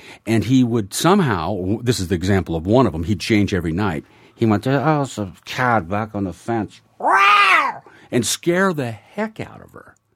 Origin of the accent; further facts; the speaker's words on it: Seattle, Washington, United States; now in Los Angeles, United States; So I came back to the States, took a job up in my hometown of Seattle